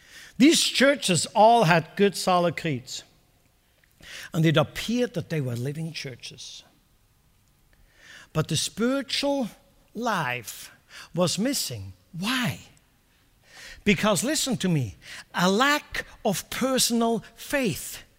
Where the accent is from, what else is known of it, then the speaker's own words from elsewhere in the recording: Central Switzerland, Switzerland; If you are in central Switzerland, you are automatically a Roman Catholic. I don't think in my hometown there was not a single Protestant there.